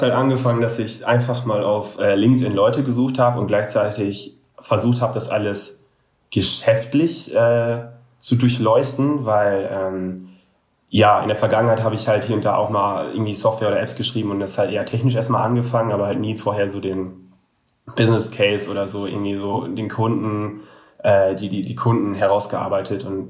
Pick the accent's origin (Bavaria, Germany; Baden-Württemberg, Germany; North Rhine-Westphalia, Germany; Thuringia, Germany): North Rhine-Westphalia, Germany; Moers; also born or lived in Cologne; now in Bonn, Germany; komme auch aus Moers ursprünglich, bin auch geboren. Mittlerweile wohne ich in Bonn, vorher in Köln gelebt